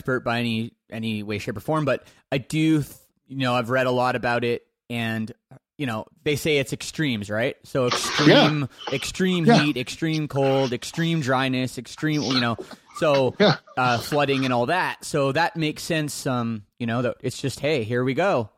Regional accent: Toronto, Ontario, Canada; I grew up in the Toronto suburbs.

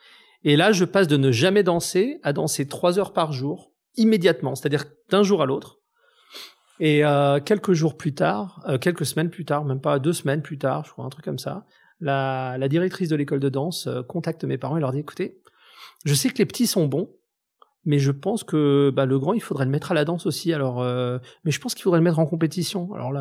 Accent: Grand Est, France; Moi, ma famille est portugaise et espagnole. J'ai grandi en Alsace.

